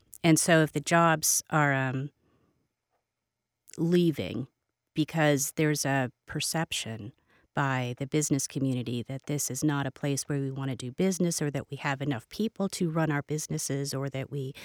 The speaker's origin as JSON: {"language": "English", "region": "Ohio", "country": "United States", "lives_now": "Columbus, United States", "said": "I'm from Northeast Ohio. So I'm one of those people that moved to Columbus and stayed."}